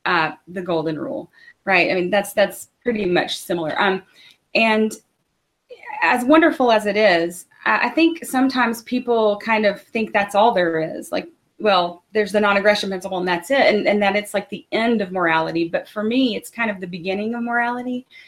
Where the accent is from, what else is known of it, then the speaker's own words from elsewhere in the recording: Tennessee, United States; I'm from Tennessee, but I had moved back about 15 years ago.